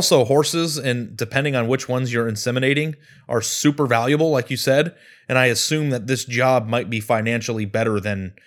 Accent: Phoenix, Arizona, United States; I grew up in Phoenix and I only had one encounter with a rattlesnake

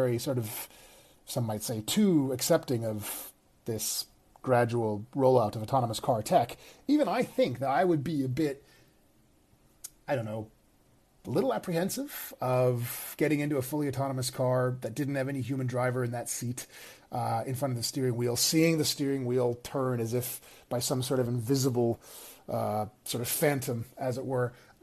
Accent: California, United States; I'm still in London as I record this, but in any event, my home state of California

